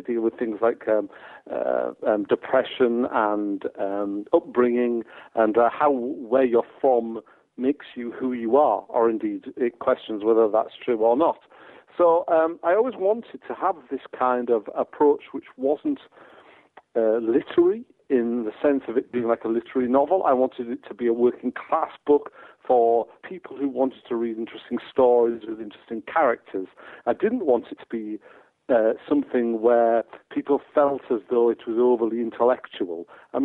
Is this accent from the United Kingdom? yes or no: yes; North East England, United Kingdom; So it's all kind of second nature to us Teesiders.